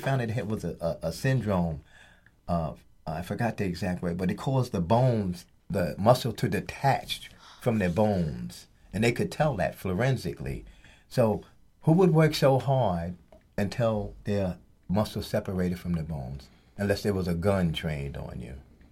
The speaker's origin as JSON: {"language": "English", "region": "New York", "country": "United States", "tie": "born or raised there", "said": "But you can't help but growing up in New York and seeing a lot of the things that are happening, particularly back in the 70s"}